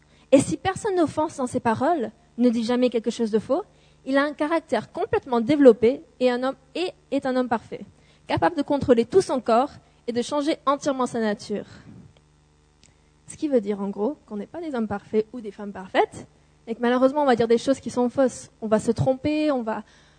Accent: England, United Kingdom; also born or lived in United States; Et moi, étant anglaise, donc je suis anglaise-américaine, mon père anglais, ma mère américaine

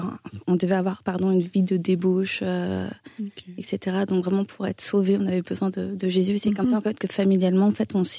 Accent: France; born there; Moi, je suis née en France. Donc déjà, le créole, je le parle très mal. Donc, puis le hindi, je le parle quasiment pas du tout, quoi.

